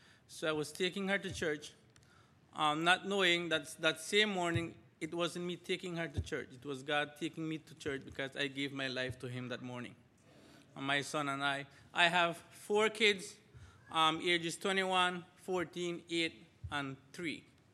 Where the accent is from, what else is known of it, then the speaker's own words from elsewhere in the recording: Belize; accent: Spanish; first language Spanish; English is a second language; I'm from Belize. I hope you understand my English. And I'll please forgive me if my Spanglish comes out. I have a Spanish accent now and again. It comes up, reminds me that I speak Spanish